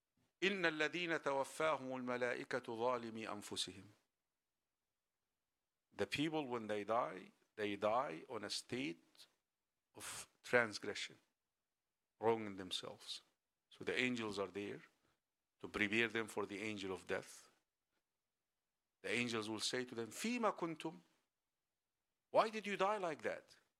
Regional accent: Egypt; I come from Egypt. I just flown from Egypt.

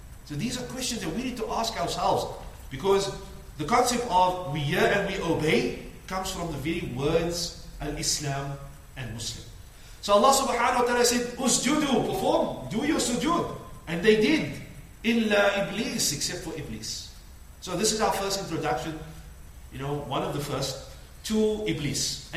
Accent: Cape Town, Western Cape, South Africa; in South Africa, I'm from Cape Town, we grow up in Muslim homes.

